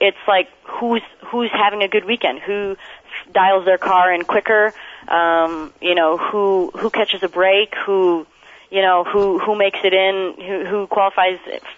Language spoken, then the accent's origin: English; Roscoe, Illinois, United States; I am just … from Roscoe, Illinois, and these people don't know who I am at all.